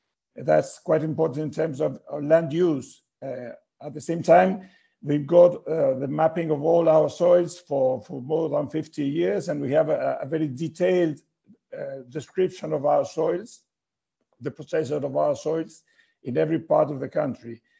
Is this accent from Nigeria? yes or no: no; Uruguay; first language Spanish; English is a second language; My mother tongue is Spanish. I don't speak English very currently. I'm a bit stuck with the English, so I'm going to try to do my best. First of all, I would like to say that Uruguay is a quite small country